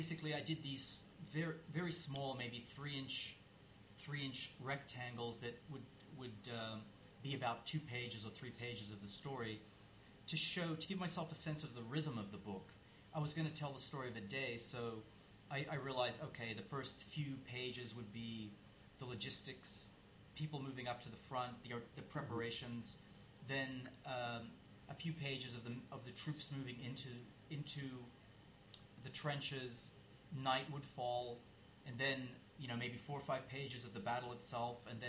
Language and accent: English; Australia; I grew up in Australia.